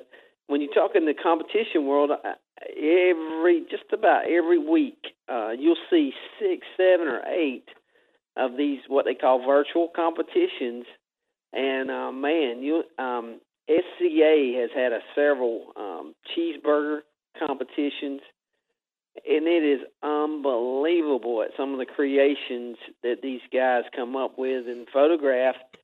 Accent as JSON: {"language": "English", "region": "Georgia", "country": "United States", "said": "Even though I'm from South Georgia, it's kind of rare we get some new information and good information come from the West Coast."}